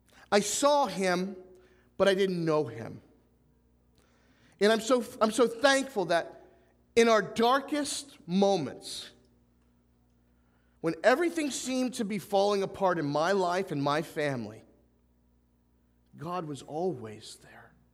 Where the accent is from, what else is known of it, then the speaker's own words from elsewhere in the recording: Chalfont, Pennsylvania, United States; I grew up in Pennsylvania, so it's so good to be back here in southeastern Pennsylvania. I had the privilege of growing up in a little small town called Chalfont, Pennsylvania, in Bucks County.